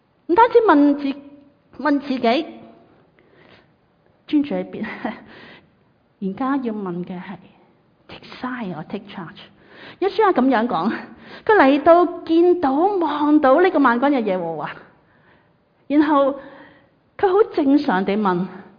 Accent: Hong Kong; 你知道我们香港人都很厉害的。

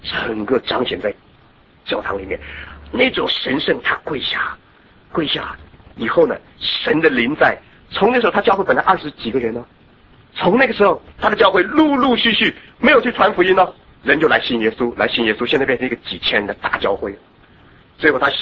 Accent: China; 所以我们中国人得救的盼望在哪里？

